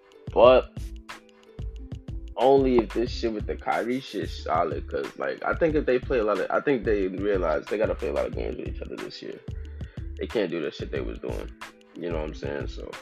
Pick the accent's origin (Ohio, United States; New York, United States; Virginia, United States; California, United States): New York, United States; Number four, I'm not even, but I'm from New York. I'm not even a New York fan, but I'm putting them niggas up there.